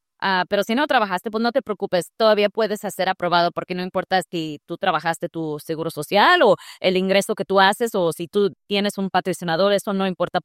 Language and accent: Spanish; Cuba; now in United States; Hasta conmigo, que soy cubana, me hacen un chequeo.